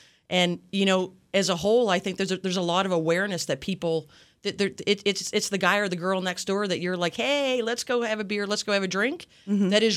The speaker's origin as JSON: {"language": "English", "town": "Yarmouth", "region": "Nova Scotia", "country": "Canada", "tie": "born or raised there", "said": "I grew up in Yarmouth a long time ago."}